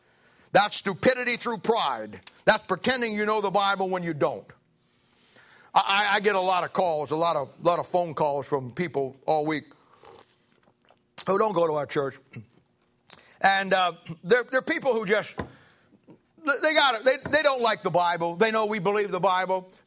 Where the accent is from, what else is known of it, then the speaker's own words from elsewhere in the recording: United States; No man in Japan's going to write those down for me. I'm an American.